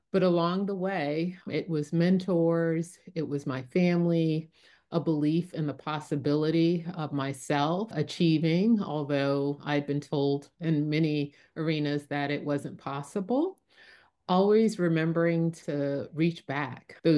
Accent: New York City, New York, United States; Specifically, I am a native New Yorker. I was born and raised in Harlem. I actually still reside in Harlem.

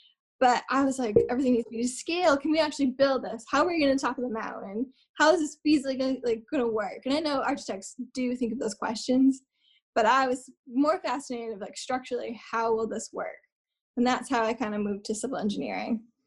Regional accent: Lewiston, Maine, United States; I'm originally from Lewiston. I went to UMaine for civil engineering

